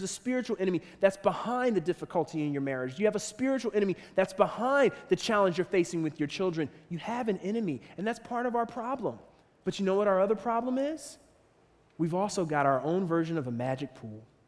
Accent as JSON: {"language": "English", "town": "Philadelphia", "region": "Pennsylvania", "country": "United States", "tie": "born or raised there", "said": "I grew up in Philly. I grew up in the hood."}